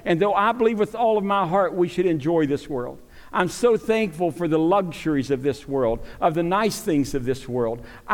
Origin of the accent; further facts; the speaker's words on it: Bluefield, West Virginia, United States; It was in my home church that I grew up on, First Church of God, Anderson, Indiana, on South Street in Bluefield.